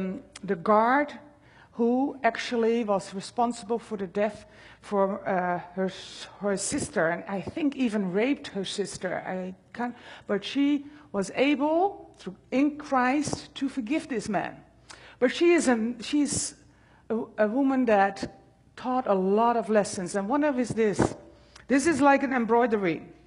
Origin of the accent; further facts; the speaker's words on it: Netherlands; So I'm coming from the Netherlands